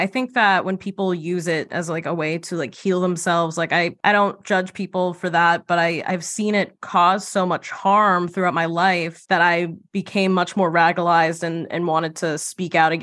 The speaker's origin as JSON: {"language": "English", "region": "Massachusetts", "country": "United States", "tie": "born or raised there", "said": "I grew up right outside of Boston, and my family, my extended family, my parents were raised like Irish Catholic."}